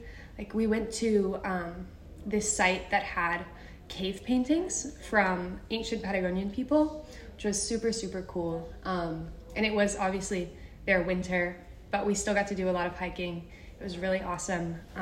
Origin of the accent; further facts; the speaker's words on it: Charlotte, North Carolina, United States; Hi everyone … I'm from Charlotte.